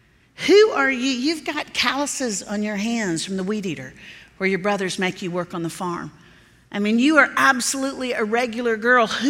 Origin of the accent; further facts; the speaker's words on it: the South, United States; I grew up in the South, it's probably evident, and my mama was extremely conservative.